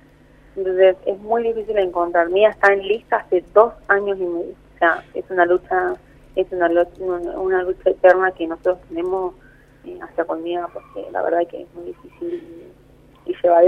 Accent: Ledesma, Jujuy, Argentina; para poder comunicarle a la gente de Ledesma, que es donde nosotros somos

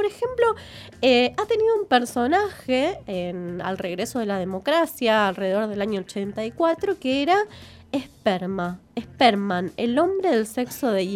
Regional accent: Rosario, Santa Fe, Argentina; Ay, yo soy de Rosario

